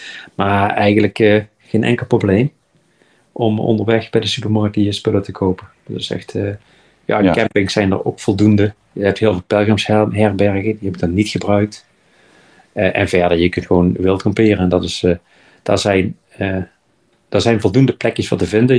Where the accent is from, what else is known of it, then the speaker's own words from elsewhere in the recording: Netherlands; Het voelt als Nederlander een beetje stiekem, zeg maar.